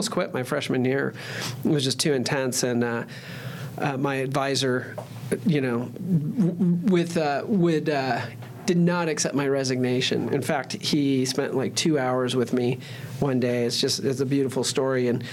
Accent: Phoenix, Arizona, United States; Born and raised here.

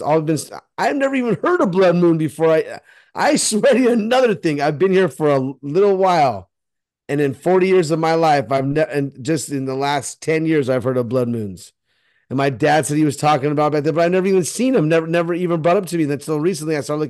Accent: California, United States; I don't know where you're from, but we're from California.

